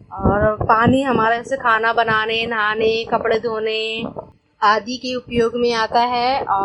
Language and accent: Hindi; Shivpuri, Madhya Pradesh, India; मैं मध्य प्रदेश शिवपुरी से हूँ